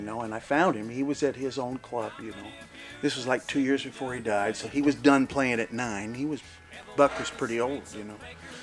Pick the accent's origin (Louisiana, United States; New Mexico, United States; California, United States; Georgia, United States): California, United States; Monterey; Growing up in Monterey, California, I go over to Salinas to the VFW on Sunday afternoon